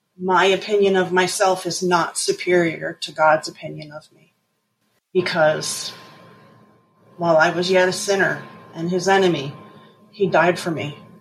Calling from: Maryland, United States; I'm from Maryland.

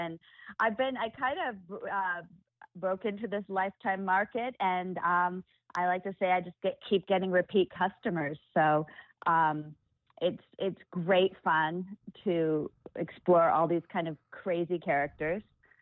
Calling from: Los Angeles, California, United States; I'm in Los Angeles.

